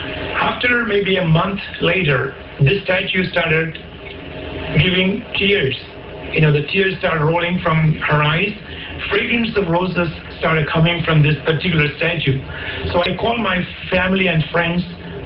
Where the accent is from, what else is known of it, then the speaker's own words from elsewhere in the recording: India; since I come from India